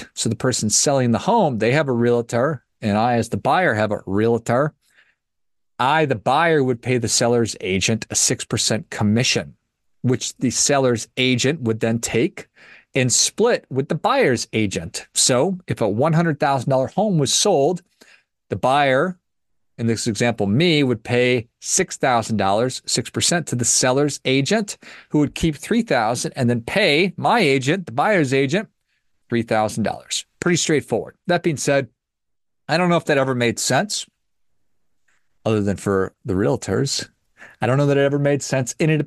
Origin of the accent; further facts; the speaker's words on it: Minnesota, United States; I'm from Minnesota, so I have an affinity for